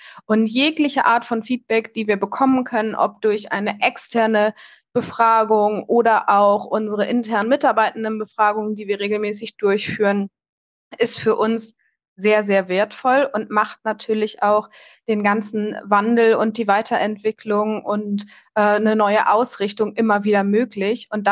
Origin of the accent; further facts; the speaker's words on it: Kiel, Schleswig-Holstein, Germany; Ich komme aus Kiel